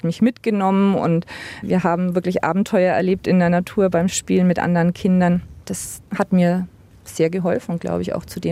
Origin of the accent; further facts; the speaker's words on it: Neustadt an der Aisch, Bavaria, Germany; born there; also born or lived in Bamberg / Nuremberg; Ja, also ich bin geboren in Neustadt an der Aisch, dort zur Schule gegangen, dann nach Bamberg gekommen zum Studium, dort die oberfränkische Kultur kennengelernt, um dann letztendlich wieder nach Nürnberg zurückzukommen.